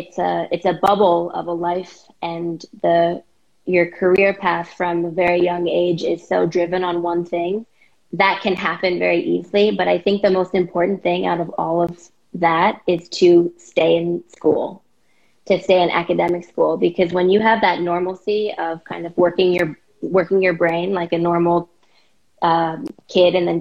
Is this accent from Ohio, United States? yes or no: no; New York City, New York, United States; also born or lived in Miami; So I'm originally from Miami, actually, but I grew up in New York City.